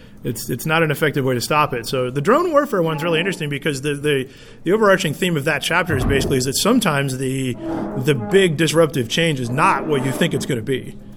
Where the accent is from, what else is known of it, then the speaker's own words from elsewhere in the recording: Lexington, Kentucky, United States; born there; And I was born in Lexington, so that's pretty close enough.